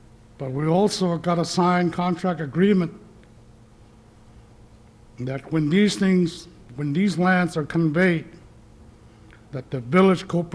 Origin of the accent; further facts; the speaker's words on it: Alaska, United States; I come from the Tenachi Toyan region, 1991 issues, the way my people in the Yukon Flats see it, the village people are not in jeopardy.